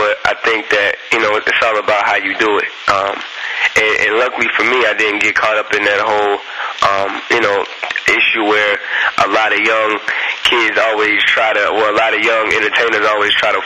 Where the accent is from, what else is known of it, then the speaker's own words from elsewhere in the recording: Columbus, Ohio, United States; I met up with … in my hometown of Columbus, Ohio.